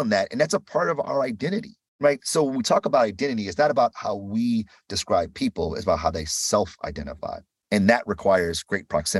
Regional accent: Detroit, Michigan, United States; Like I was from Detroit, studied math.

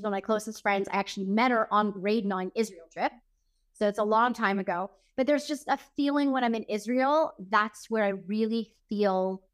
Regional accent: Montreal, Quebec, Canada; born there; I was born here in Montreal, Quebec, and I've always attended Jewish schools.

